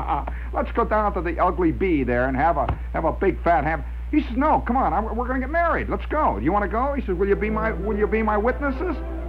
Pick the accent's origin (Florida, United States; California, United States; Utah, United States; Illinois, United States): Illinois, United States; Chicago; You know, we're talking about, yeah, I'm from Chicago, yeah.